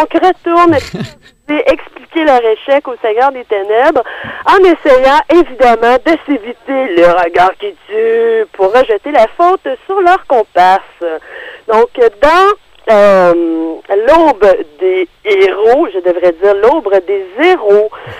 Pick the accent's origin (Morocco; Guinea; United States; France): United States; French is a second language; je leur dis, ah, ne vous en faites pas, je suis américaine.